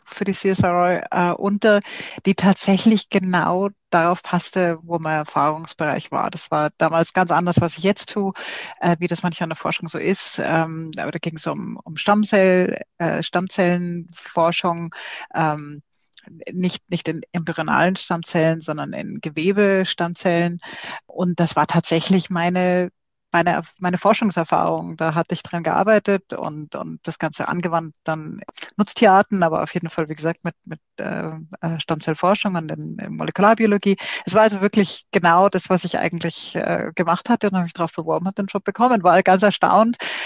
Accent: Germany; moved away as an adult; also born or lived in Kenya / Canada; now in Australia; Also ich bin nicht aus Deutschland nach Australien gekommen, sondern bin aus Deutschland weggezogen 1995, also schon vor längerer Zeit. Das ging damals nach Kanada. Ich hatte in Deutschland studiert und also bin natürlich dort aufgewachsen, habe da studiert und meine Doktorarbeit gemacht.

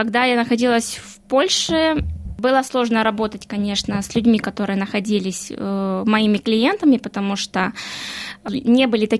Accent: Ukraine; moved away as an adult; Я приехала с Украины совсем недавно. Я здесь нахожусь чуть-чуть больше года, год и месяц.

